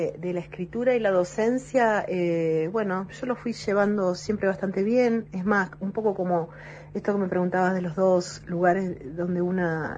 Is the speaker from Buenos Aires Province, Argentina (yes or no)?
yes; Bahía Blanca, Buenos Aires Province, Argentina; moved away; Cuando me fui de Bahía Blanca, después, digamos, tomé conciencia de todo lo que implicaba ser bahiense, pertenecer a un lugar de llanura, cuando estuve viviendo acá.